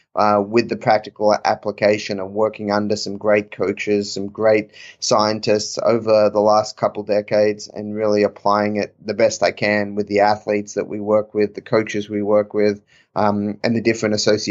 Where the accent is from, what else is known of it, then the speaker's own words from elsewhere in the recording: Australia; now in United States; I grew up in Australia, played a few junior grand slams